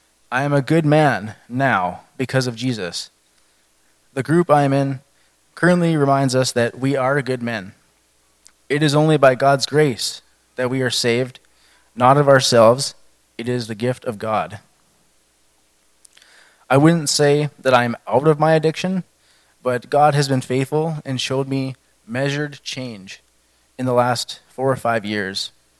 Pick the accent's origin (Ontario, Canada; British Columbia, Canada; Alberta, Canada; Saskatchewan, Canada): Saskatchewan, Canada; Melfort; also born or lived in Niger; I spent most of my life growing up in Melfort, Saskatchewan. The last 3 years has been in this area. And for 2 years, I grew up in Niger because my parents were missionaries for a few years